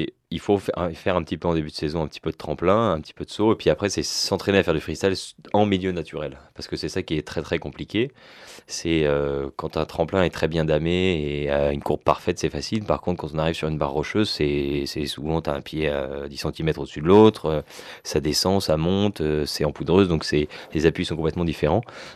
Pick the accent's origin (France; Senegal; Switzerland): France; Chamonix, Auvergne-Rhône-Alpes; finalement tout reporté chez moi à Chamonix